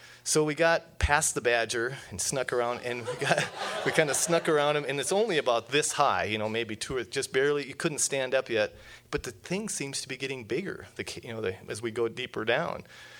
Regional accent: North Dakota, United States; Basically, I'm from North Dakota. Sorry about that. That's one of those things I'm kind of embarrassed about. But I spent about my first 30 years there

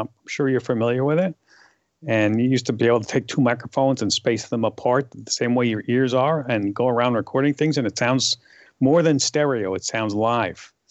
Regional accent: New York, United States; accent: New York; So they relented, and I tried to get rid of my New York accent as much as I could, and it's where it is today.

